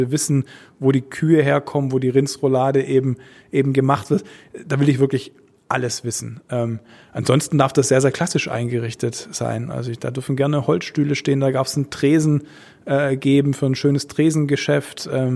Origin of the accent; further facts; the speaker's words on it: Stuttgart, Baden-Württemberg, Germany; meine Heimatstadt ist Stuttgart